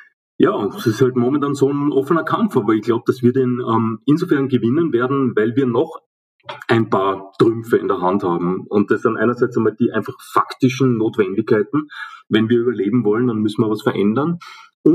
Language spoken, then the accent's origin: German; Austria; Wenn man schaut, dass auch in Deutschland oder aus Österreich, wo ich herkomme